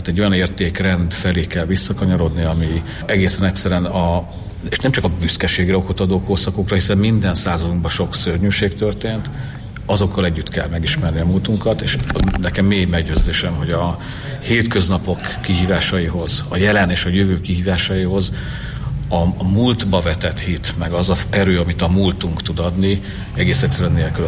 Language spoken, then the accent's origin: Hungarian; Kecskemét, Bács-Kiskun, Hungary; Én kecskeméti vagyok